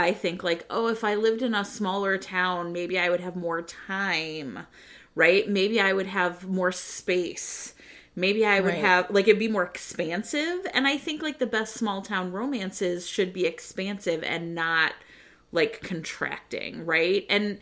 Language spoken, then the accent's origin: English; Cleveland, Ohio, United States; I grew up in Cleveland, which I think most people will say is not, like, known for its coolness.